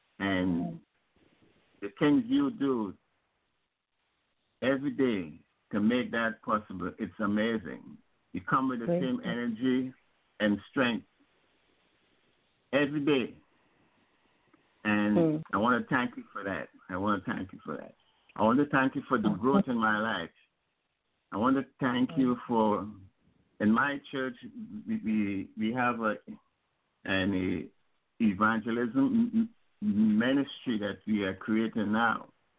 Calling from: Connecticut, United States; I'm calling from Connecticut.

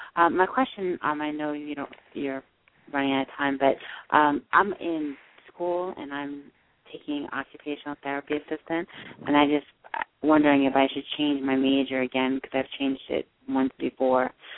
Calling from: South Carolina, United States; And I'm calling from South Carolina.

